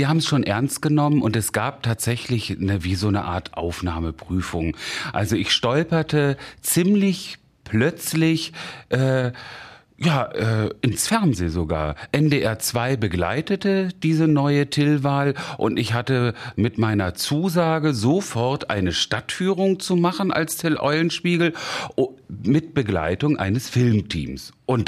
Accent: Großdahlum, Lower Saxony, Germany; also born or lived in Wolfenbüttel; Ich bin tatsächlich ein Kind der Region. Ich bin in Wolfenbüttel geboren und am Elm bis heute geblieben, in Großdahlum aufgewachsen, zur Schule gegangen und wohne noch immer da.

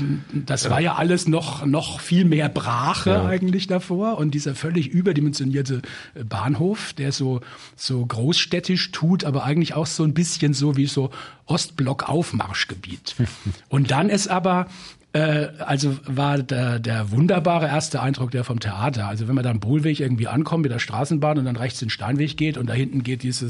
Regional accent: Bamberg, Bavaria, Germany; es ist kaum eine Stadt so schön wie meine Heimatstadt Bamberg

